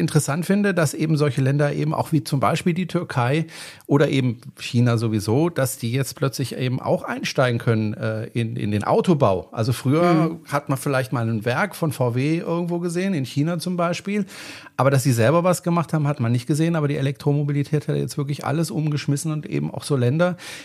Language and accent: German; France; ich bin Franzose